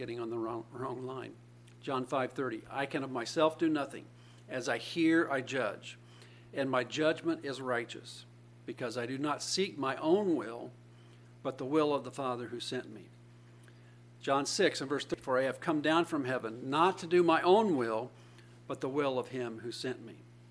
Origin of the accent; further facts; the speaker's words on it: Indianapolis, Indiana, United States; When I was a youngster growing up in Indianapolis, they had a thing called the Music Memory Contest.